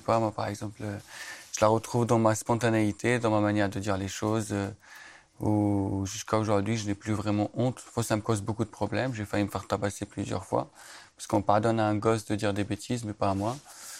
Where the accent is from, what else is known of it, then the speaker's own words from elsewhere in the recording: Tlemcen, Tlemcen Province, Algeria; Et du coup, donc, ouais, vraiment, mon enfance, à Tlemcen, c'était la rue, quoi.